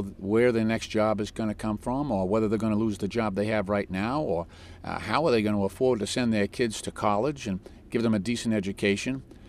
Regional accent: Boston, Massachusetts, United States; I grew up in the Old Colony housing projects in South Boston, a pretty rough place to live. My family struggled.

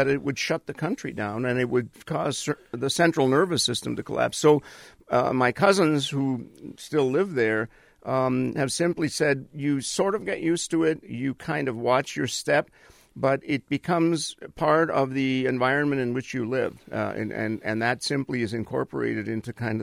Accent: Colombia; now in United States; There were many bombings, and you know, you remember as that grew and was added on to kidnappings, guerrillas taking over much of the country

